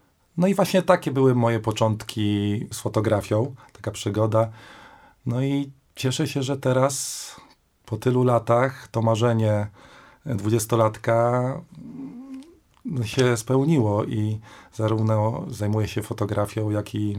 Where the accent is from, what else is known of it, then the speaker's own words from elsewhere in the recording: Lublin, Lublin Voivodeship, Poland; now in Kraków, Poland; Jestem z Lublina, przeprowadziłem się 15 lat temu do Krakowa.